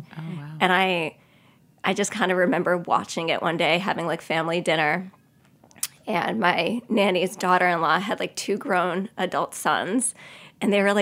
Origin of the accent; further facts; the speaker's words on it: Long Island, New York, United States; she at this point sold the house we grew up in Long Island.